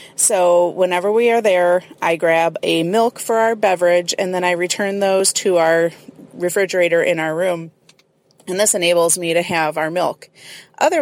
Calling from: Momence, Illinois, United States; I'm calling from Moments, Illinois.

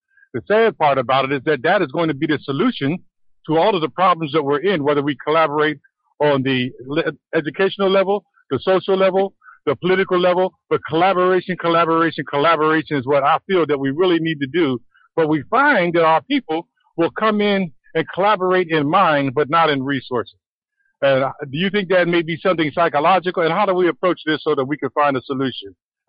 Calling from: Indiana, United States; Brother Davis, I'm calling from Indiana.

